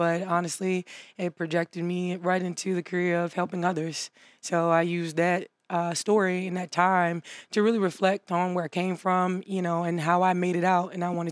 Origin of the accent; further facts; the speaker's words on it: Paterson, New Jersey, United States; I'm actually from Paterson, New Jersey, born and reared there. Attended John F. Kennedy High School.